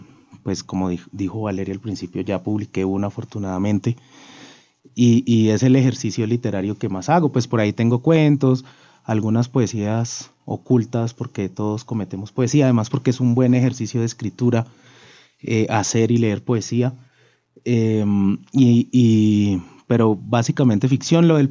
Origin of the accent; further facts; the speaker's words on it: Cali, Valle del Cauca, Colombia; yo nací en Cali en 1981, en octubre 26